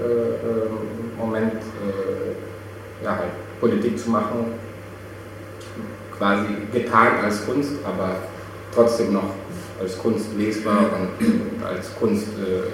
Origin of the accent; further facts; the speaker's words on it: Chile; now in Germany; ich wohne seit 3 Jahren jetzt hier im Ruhrgebiet. Ich bin in Chile aufgewachsen. Meine Mutter ist Chilenin und so bin ich dann da gelandet. Ich habe in Chile Kunst studiert